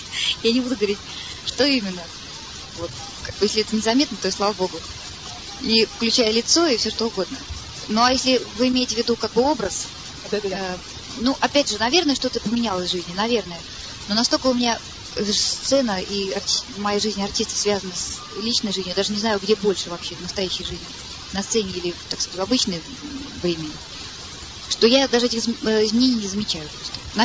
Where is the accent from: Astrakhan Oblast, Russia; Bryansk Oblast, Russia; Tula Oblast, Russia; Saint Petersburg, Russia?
Saint Petersburg, Russia; и я сама тоже питерская.